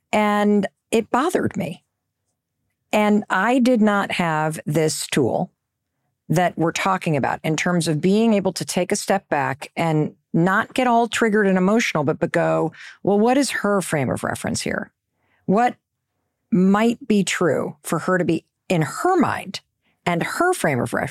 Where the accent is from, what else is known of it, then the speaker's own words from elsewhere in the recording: Midwest, United States; Chris lives in the East and I grew up in the Midwest.